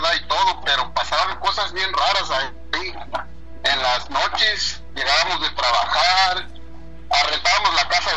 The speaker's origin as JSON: {"language": "Spanish", "region": "Veracruz", "country": "Mexico", "tie": "born or raised there", "said": "Soy originario de Veracruz."}